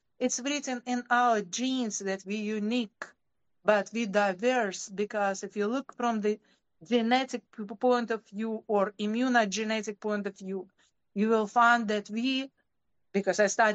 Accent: Japan; English is a second language; also born or lived in New York; now in United States; Then we came to, for example, I came to US and from Japan, and it was a little bit different.

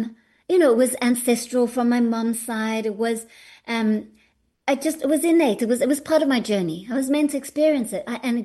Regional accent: South Africa

